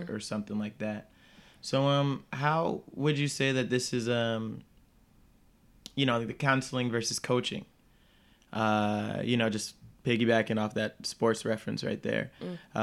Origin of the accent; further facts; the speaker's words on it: New York, United States; I'm from New York originally, so it was very fabric heavy.